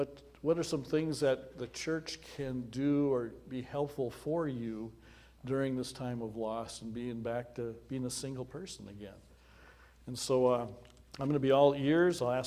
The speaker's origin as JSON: {"language": "English", "region": "North Dakota", "country": "United States", "said": "I came from North Dakota where you could not hear the corn grow because there's no real corn there. We got wheat and sunflowers."}